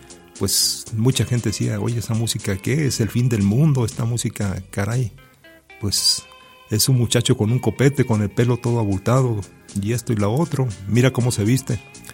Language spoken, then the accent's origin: Spanish; Chihuahua, Mexico; now in Durango, Mexico; mi tierra, de mi pueblo allá, Meoqui, Delicia, Ciudad Camargo, Chihuahua. Pero fíjese que aquí también aquí en la ciudad de Durango también coincido yo con mucha gente. Gente ya de mi edad, que ya superamos los 70 años.